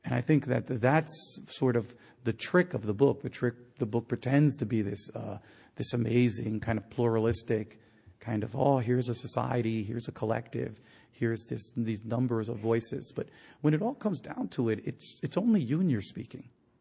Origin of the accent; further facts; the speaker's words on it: Santo Domingo, Distrito Nacional, Dominican Republic; I'm from Santo Domingo. I'm from the south. My family, my father's from another part of the island, but my mother's from Aswa. And so Aswa is what I know best.